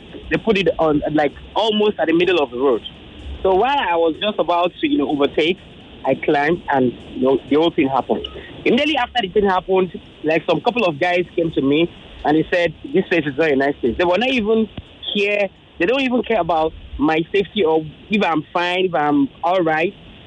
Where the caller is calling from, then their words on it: Ikeja, Lagos, Nigeria; I'm calling from Ikeja.